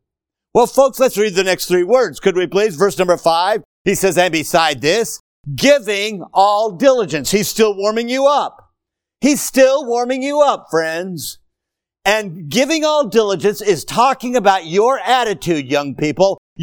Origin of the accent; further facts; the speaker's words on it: Seattle, Washington, United States; I was raised in Seattle, and I am a big Seattle Seahawks fan.